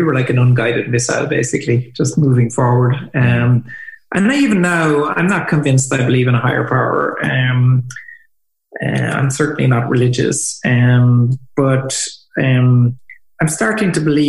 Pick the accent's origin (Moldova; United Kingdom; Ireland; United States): Ireland; As Irish people.